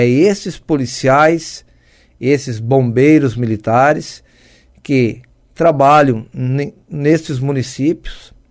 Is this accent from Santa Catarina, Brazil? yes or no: yes; Chapecó, Santa Catarina, Brazil; sou do Oeste, sou de Chapecó